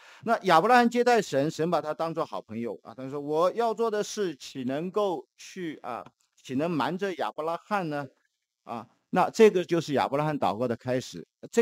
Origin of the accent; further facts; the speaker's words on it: Shanghai, China; 也有我们上海人、南方人的这个质